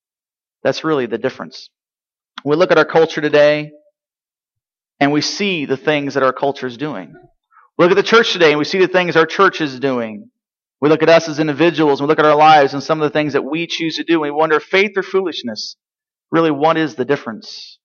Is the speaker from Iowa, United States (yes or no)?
yes; Iowa, United States; See, I'm from Iowa. I'm a believer. Yes, and I'm from Iowa. That's true.